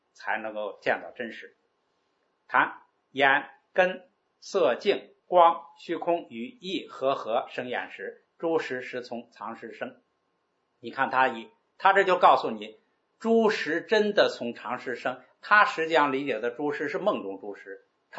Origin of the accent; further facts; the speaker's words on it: China; 你看我们中国人就不理解这空是什么。